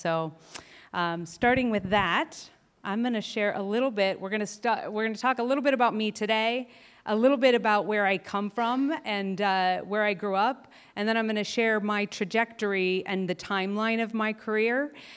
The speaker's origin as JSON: {"language": "English", "town": "Stockton", "region": "California", "country": "United States", "tie": "born or raised there", "said": "So I grew up in Stockton, California when I was really, really young, this young, to two parents that were super, super young and super, super hippie."}